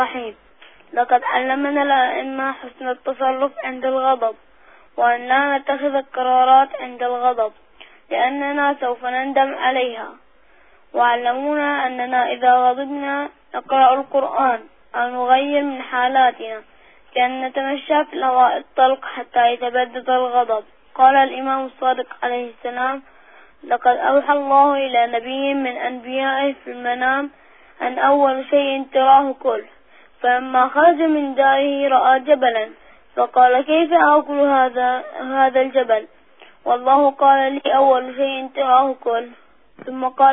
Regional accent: Bahrain; من البحرين

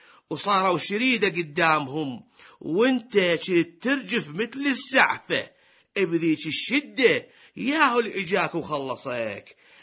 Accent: Iraq; انت عراقيين وإحنا عراقيين،

